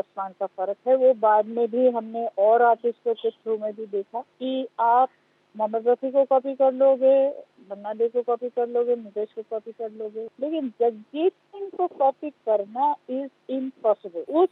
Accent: West Bengal, India; I am from Bengal, मैं बंगाली हूँ, तो मुझे उर्दू के साथ कोई बिल्कुल कुछ भी नहीं था नाता।

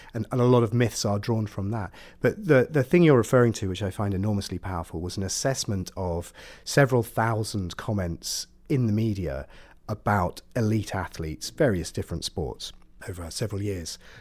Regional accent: Ipswich, East of England, United Kingdom; When they say to me, go back to where you came from, I'm from Suffolk, right? I mean, like, I do go back to Ipswich sometimes.

